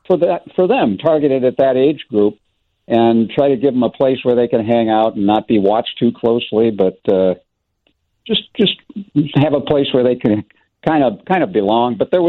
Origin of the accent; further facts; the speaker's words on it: Downers Grove, Illinois, United States; And still do one in my hometown in Downers Grove.